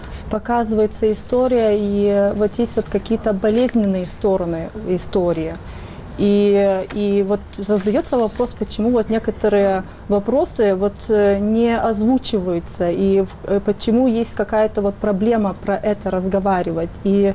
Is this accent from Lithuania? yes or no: yes; Lithuania; но я занималась литовской частью, так как я сама из Литвы.